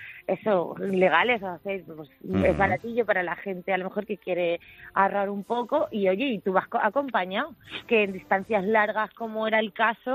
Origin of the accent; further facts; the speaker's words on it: Castilla-La Mancha, Spain; mi primer año de profesora interina en Minas de Río Tinto, Huelva, que soy manchega, y terminé allí por cosas de la vida.